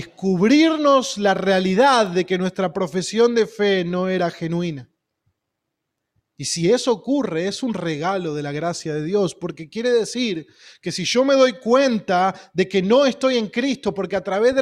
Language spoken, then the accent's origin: Spanish; Buenos Aires Province, Argentina; como creyentes argentinos de la provincia de Buenos Aires viviendo a las cercanías de Citibel